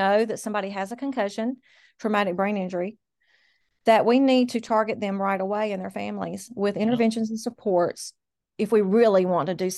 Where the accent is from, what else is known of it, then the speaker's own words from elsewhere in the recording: the South, United States; I come from the South and I love the Lord and he carries me.